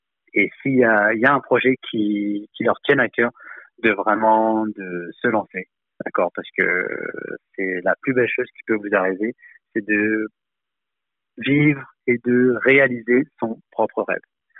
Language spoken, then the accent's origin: French; France; Moi, j'ai grandi donc en France et là, mon père qui venait d'immigrer du Laos.